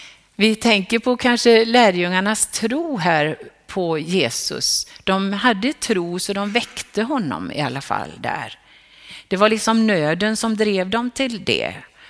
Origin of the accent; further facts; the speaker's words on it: Sollebrunn, Västra Götaland County, Sweden; när jag växte upp i Sollebrunn.